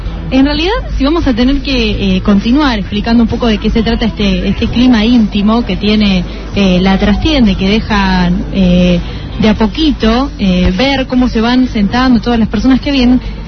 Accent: Buenos Aires, Argentina; De Ramos Mejía. Bueno, en la zona, nosotros somos de Mataderos.

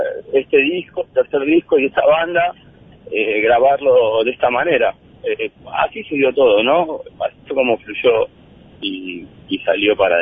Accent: Luzuriaga, Buenos Aires Province, Argentina; yo soy de Lusuriaga y siempre fuimos de la banda de Lusuriaga, ¿no? Oriunda de...

